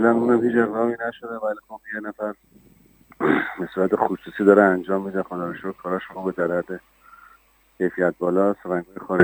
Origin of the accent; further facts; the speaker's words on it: Iran; میخوندن میدونن ما ایرانیم،